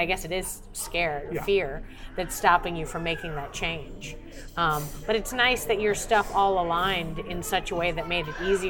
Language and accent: English; Boston, Massachusetts, United States; now in Austin, United States; I'm from Boston. I live in Austin, Texas. These are not close.